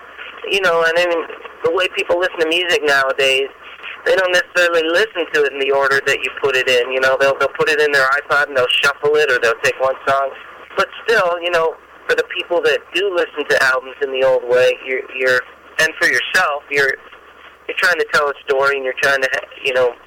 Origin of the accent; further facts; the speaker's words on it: Iowa, United States; It was on the radio when I was a little kid growing up in Iowa